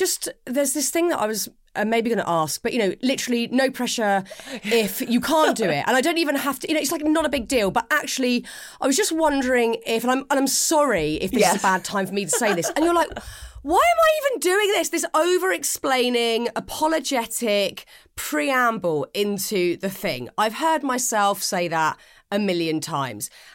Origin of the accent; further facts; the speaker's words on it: United Kingdom; I'm British and I have spent the last 41 years mainly in the UK.